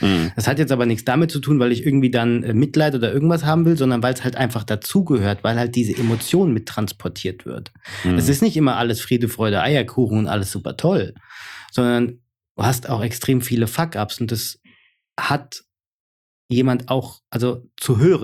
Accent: Hesse, Germany; bin halt aus Hessen

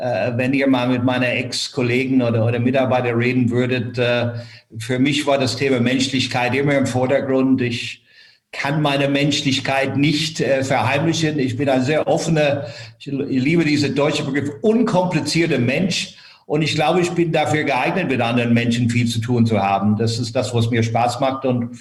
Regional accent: Ireland; first language English; German is a second language; moved away as an adult; now in Frankfurt, Germany; Ich bin in Irland aufgewachsen. Habe dort mein Abitur gemacht, bin dann um die Welt gereist, weil ich ein bisschen gelangweilt war und bin dann später irgendwann mal in Frankfurt gelandet

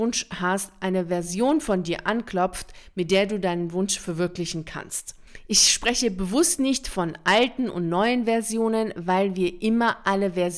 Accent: Bremen, Germany; Ich bin in Bremen aufgewachsen und diese Stadt lag schon immer an der Weser.

